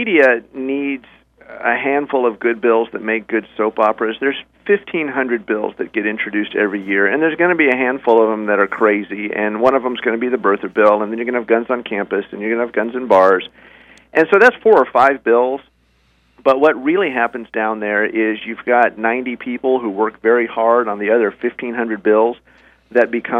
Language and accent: English; Tucson, Arizona, United States; And I'm originally from Tucson, so I pay a lot of attention to the Tucson races.